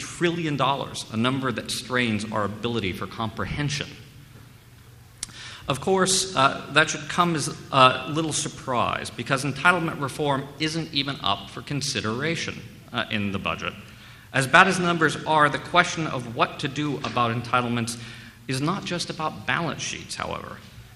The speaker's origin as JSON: {"language": "English", "region": "Ohio", "country": "United States", "said": "Looking at my home state of Ohio, Medicaid expansion has already exceeded the grim enrollment and cost projections"}